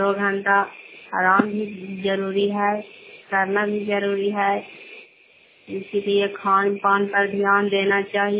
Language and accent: Hindi; Fatehpur, Bihar, India; ग्राम फतेहपुर के रहने वाली हूँ